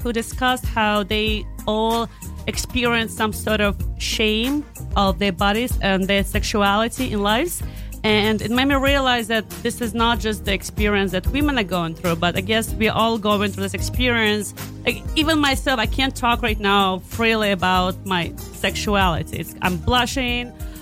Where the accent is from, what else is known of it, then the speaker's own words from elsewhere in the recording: Belarus; Probably because I'm originally from Belarus and this is a taboo topic there.